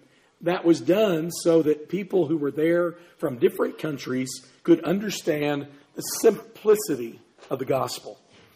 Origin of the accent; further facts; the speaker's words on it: Springfield, Missouri, United States; also born or lived in Kansas City; You know, I grew up in Springfield, Missouri. Springfield, Missouri is the headquarters of the Assembly of God. I lived for a time in Kansas City.